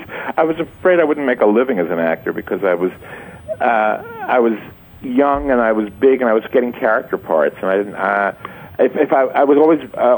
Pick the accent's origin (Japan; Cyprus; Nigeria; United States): United States; New Jersey; all the stuff about growing up in Jersey